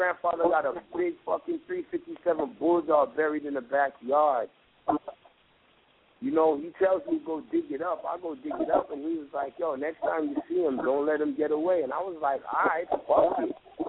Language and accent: English; Jamaica; When they found out I'm Jamaican and I got deported, they beat my ass.